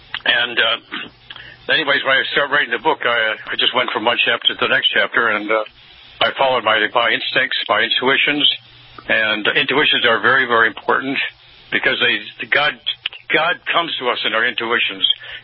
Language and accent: English; Detroit, Michigan, United States; Well, I grew up in Detroit, and I joined the seminary when I was 13 years old, back in 1948